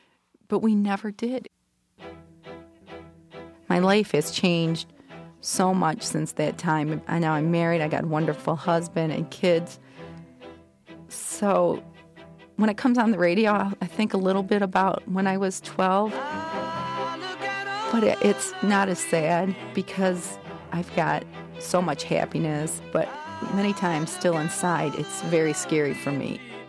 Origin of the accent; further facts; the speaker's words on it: Monroe, Michigan, United States; I'm from Monroe, Michigan.